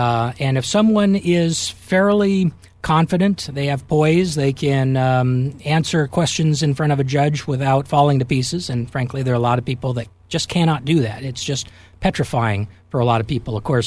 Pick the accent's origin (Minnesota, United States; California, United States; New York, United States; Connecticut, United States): California, United States; Hanford; I grew up in Hanford, just south of Fresno